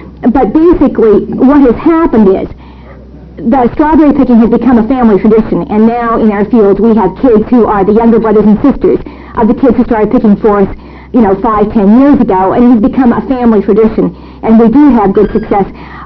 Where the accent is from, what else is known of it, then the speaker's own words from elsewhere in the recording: East, United States; now in Corvallis, United States; when I grew up in the East